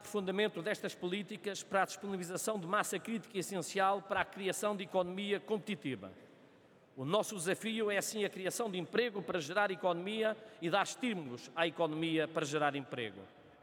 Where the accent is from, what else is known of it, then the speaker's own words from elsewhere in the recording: Trás-os-Montes, Portugal; Finalizo como transmontano e homem do interior